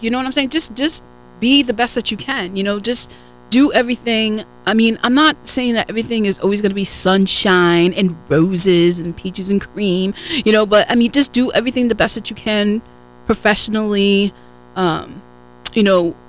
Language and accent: English; New England, United States; All right, so I'm from New England, right?